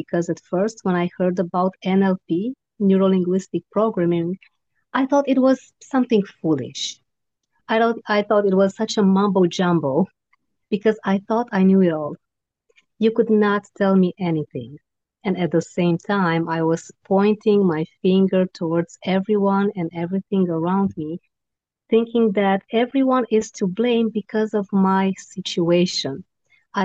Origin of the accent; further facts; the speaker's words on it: Romania; growing up in Romania as a communist child, communism is not too long that it was abolished, and I was still very young when we still could feel the impact of it.